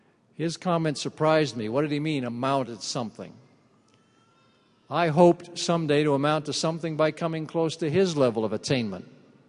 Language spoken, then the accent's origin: English; New Jersey, United States; moved away as an adult; When I came to BYU from New Jersey as a freshman, my grandparents met me and took me to my dormitory on campus.